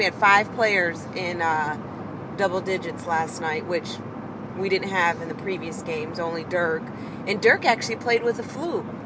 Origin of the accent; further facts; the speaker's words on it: Detroit, Michigan, United States; now in Dallas, United States; He forgets that I'm from Detroit.